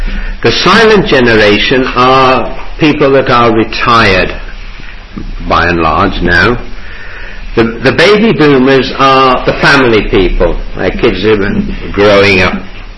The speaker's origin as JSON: {"language": "English", "region": "England", "country": "United Kingdom", "said": "we need to question all those things that we take for granted simply because we're English"}